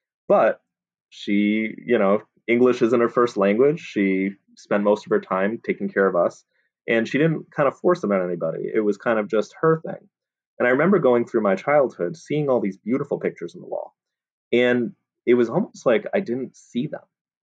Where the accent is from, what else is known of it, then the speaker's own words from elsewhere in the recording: Southbridge, Massachusetts, United States; also born or lived in Maine / New York / Boston / Vermont; now in Lincoln, United States; I'm currently living in Lincoln, Nebraska, but I'm from Massachusetts originally, Southbridge, Massachusetts.